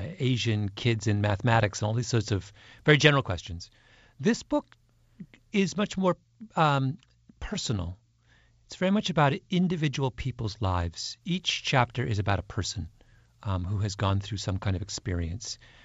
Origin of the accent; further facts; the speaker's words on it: Canada; now in United States; I think I benefited by being a Canadian in America. I think immigrants have a certain perspective.